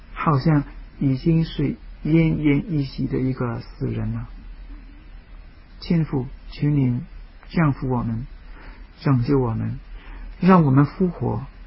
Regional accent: Hong Kong; 我们香港人很忙哈

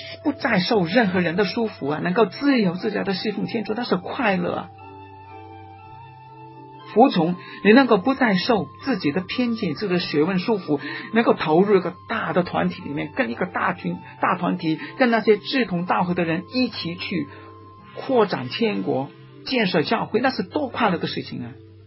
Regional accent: Hong Kong; 就像我们香港人有时候，哎呀啊，假期怎么样？

